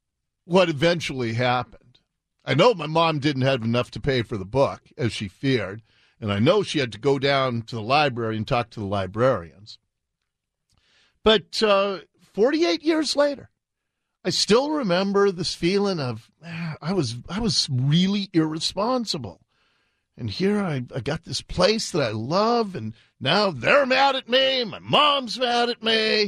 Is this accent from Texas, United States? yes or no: no; Seattle, Washington, United States; I'm a little kid growing up in Ballard